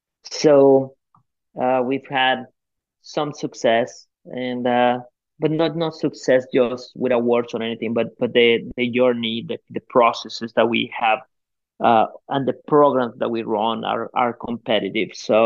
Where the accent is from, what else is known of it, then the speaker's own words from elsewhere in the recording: Guatemala; English is a second language; now in United States; I grew up in Guatemala in what is called the Colonia Paraíso Dos, that it was anything but a paradise.